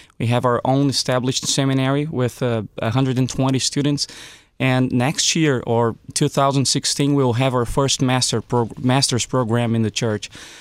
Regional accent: Brazil; English is a second language; moved away as an adult; now in United States; I'm from Brazil, and I came from the Brazilian seminary right out of the seminary. I graduated from my MDiv and came here in 2012 for a PhD program.

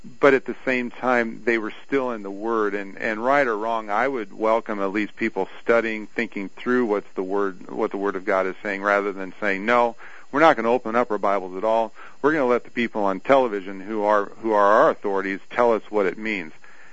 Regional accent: Seward, Nebraska, United States; Now, I'm from Seward, Nebraska, where we're the 4th of July city, and we love our fireworks

